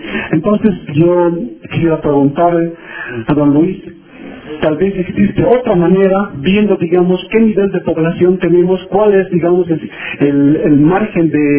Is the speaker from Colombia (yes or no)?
no; Oruro, Bolivia; soy dueño del departamento de Oruro